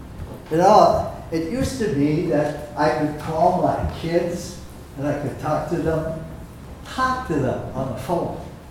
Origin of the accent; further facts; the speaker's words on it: Duluth, Minnesota, United States; When I grew up in Duluth, there were two houses right next to the door.